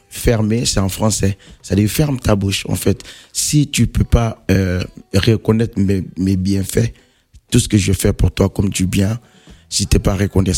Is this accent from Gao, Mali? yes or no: no; Kangaba, Koulikoro, Mali; also born or lived in Côte d'Ivoire; Donc, moi, je suis né en Côte d'Ivoire, mais je suis de Kangaba au Mali, dans le Mandingue profond.